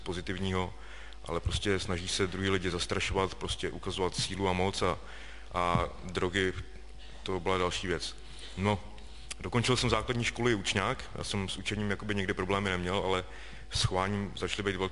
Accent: Karlovy Vary, Karlovy Vary Region, Czechia; A já pocházím z Karlových Varů, kde byly drogy celkem velký problém

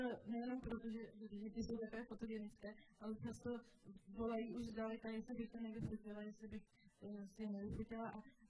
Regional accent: India; jestli by děti nemohla zaspívat písničku, když jsem z Indie, aby měli, aby byly vystaveny jiným kulturám.

